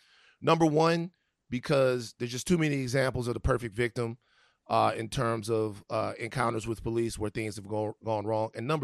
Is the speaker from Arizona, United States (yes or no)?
no; Baton Rouge, Louisiana, United States; if I'm anywhere, I'm from Baton Rouge, Louisiana, like to a fault is sir or ma'am.